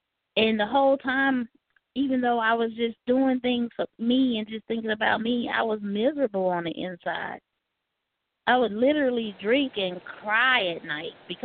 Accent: California, United States; also born or lived in Gary, United States; I'm from Gary. Left Gary, went to California. Spent the majority of my childhood there. Went back and forth a lot. And so I was exposed to various things in Inglewood and in Gary and Chicago

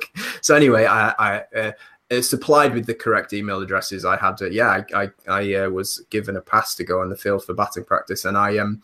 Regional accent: North West England, United Kingdom; "All right, mate, I'm from Cumbria and you're my favourite."

